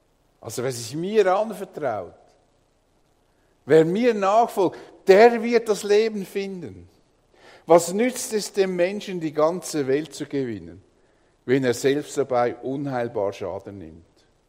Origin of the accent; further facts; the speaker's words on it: Switzerland; weil wir als Schweizer im großen Wohlstand leben.